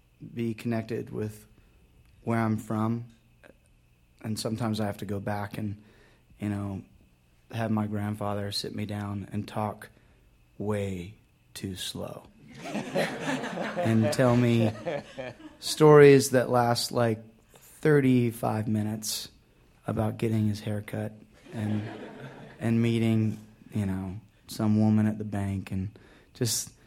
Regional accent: Acworth, Georgia, United States; Yeah, I'm from Ackworth, Georgia. Brian and I are both from Georgia.

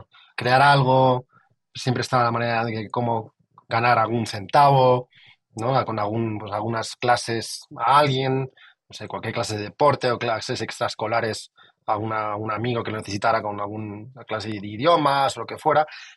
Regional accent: Madrid, Community of Madrid, Spain; Porque yo vengo de Madrid.

